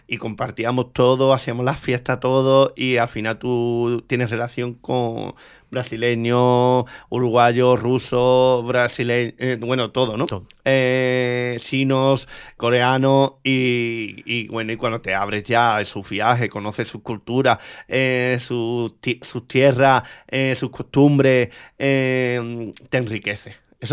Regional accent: San Fernando, Andalusia, Spain; Fue después de 15 años sin bailar en mi tierra, volví, presenté este espectáculo allí en el teatro

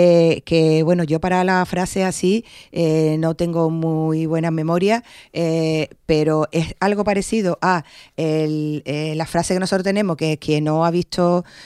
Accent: El Puerto de Santa María, Andalusia, Spain; me siento muy muy orgullosa como portuense

